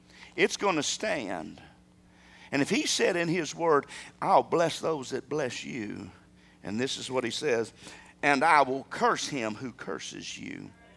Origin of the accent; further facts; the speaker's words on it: Arkansas, United States; You went to another country, say, I'm from Arkansas.